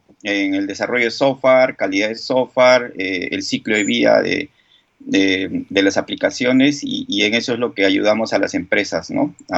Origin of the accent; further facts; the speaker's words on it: Peru; O a principios de los 2010, 2011, 2012, en mi país, ¿no?